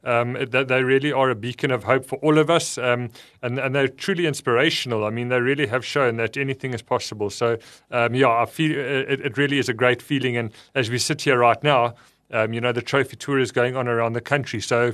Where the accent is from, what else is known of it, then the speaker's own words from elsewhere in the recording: South Africa; our country goes through so much every day. We've got so many problems in this country